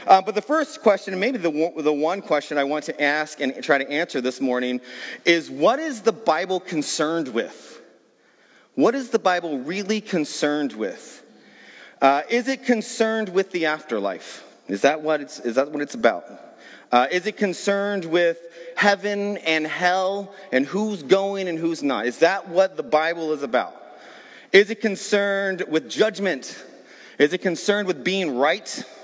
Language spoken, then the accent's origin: English; the South, United States; I'm from the South. They say the law there.